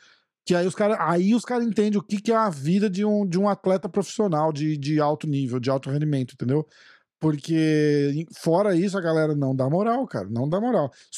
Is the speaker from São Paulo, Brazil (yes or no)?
yes; São Paulo, Brazil; eu sou de São Paulo. Eu fico entre São Paulo e Guarujá, onde meu pai mora